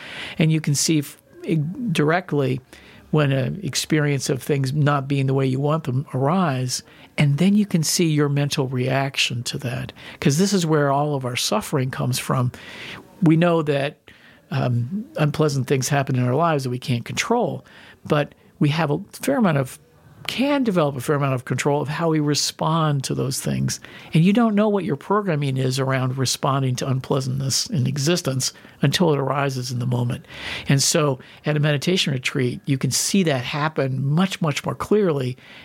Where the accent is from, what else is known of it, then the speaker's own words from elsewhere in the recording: Newark, Delaware, United States; moved away as an adult; I I grew up in Newark, Delaware, and then went to California to find myself, is what you used to do in the 70s